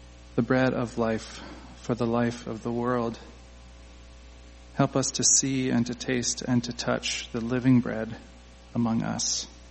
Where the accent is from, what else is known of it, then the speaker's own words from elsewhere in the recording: Virginia, United States; I'm from Virginia, about 2 hours from Charlottesville